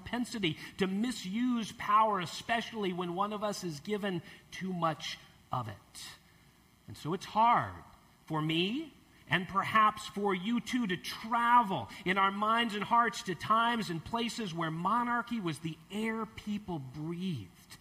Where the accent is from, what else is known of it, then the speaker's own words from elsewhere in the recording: United States; You see, I'm American. I suspect many of you are too. And we don't live in a monarchy, you know?